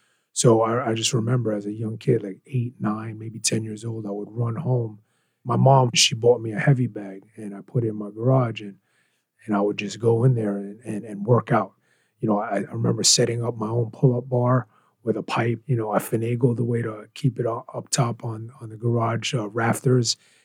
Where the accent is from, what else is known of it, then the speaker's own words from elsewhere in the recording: Queens, New York, United States; So I was originally from Elmhurst, New York, Elmhurst, Queens. I grew up there till about 8 years old. And then my parents were immigrants from the Philippines. My mom found a place in Queens Village or Jamaica, New York